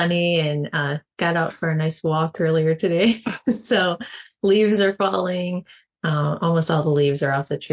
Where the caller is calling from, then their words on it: Cleveland, Ohio, United States; I'm over in Cleveland, Ohio, in the US.